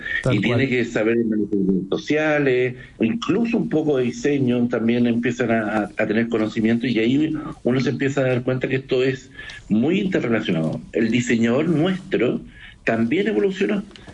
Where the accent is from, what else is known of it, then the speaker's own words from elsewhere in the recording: Chile; nosotros como chilenos siempre hemos sido bien reactivos y también bien leales con ese tipo de corriente